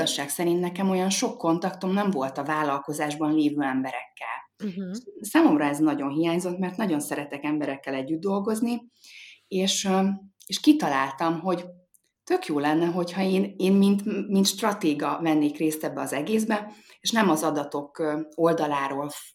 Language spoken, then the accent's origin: Hungarian; Hungary; 2017-ben, amikor én Angliából hazaköltöztem Magyarországra